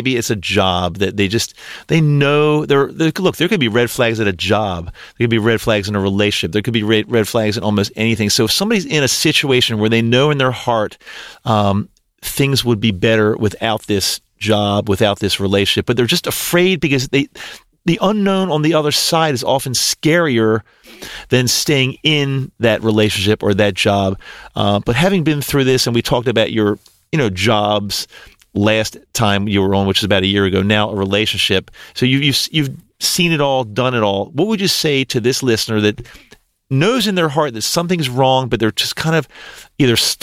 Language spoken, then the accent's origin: English; Baltimore, Maryland, United States; And we're both from the Baltimore area, in case you're listening and you're not sure where we're from. We're both here in the Baltimore area.